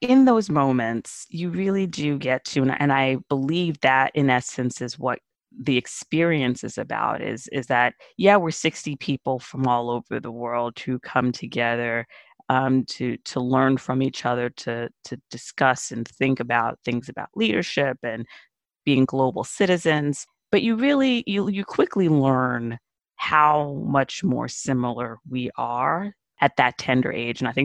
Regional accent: Brooklyn, New York, United States; growing up in Brooklyn, we're exposed to all different people.

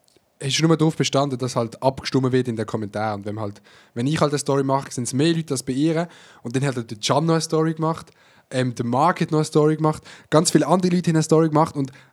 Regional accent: Netherlands; German is a second language; Ich komme aus Holland.

